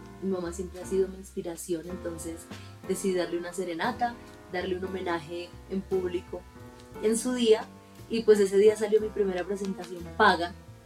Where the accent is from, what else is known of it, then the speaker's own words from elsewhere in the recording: El Bordo, Cauca, Colombia; also born or lived in Cali; now in Bogotá, Colombia; Salí del Bordo Cauca, haciendo escala por Cali, donde, bueno, estuve un año tratando de hacer música.